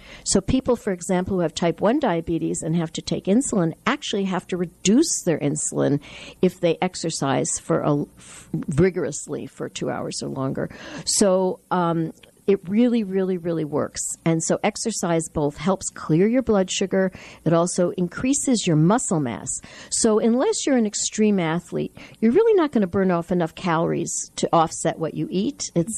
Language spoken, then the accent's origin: English; Connecticut, United States; born there; also born or lived in New York City; I come from up north. I was born in Connecticut, but I lived most of my adult life in New York City.